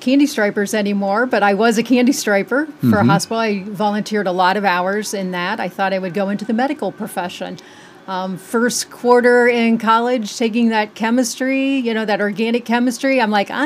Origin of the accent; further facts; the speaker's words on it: Lancaster, Ohio, United States; Central Ohio, just southeast of Columbus, about 40 miles down around the Lancaster area, on your way to Athens, Ohio, and Ohio University country.